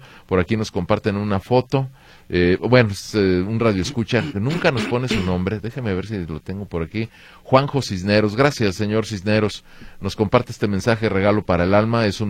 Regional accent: Mexico; He vivido toda mi vida en México, desde que tengo uso de razón, será desde los 12 años

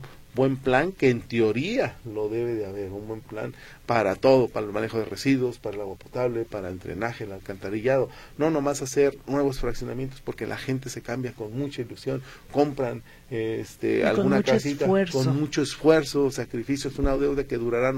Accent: Zapopan, Jalisco, Mexico; Yo recuerdo cuando era niño en Zapopan era uno de los lugares

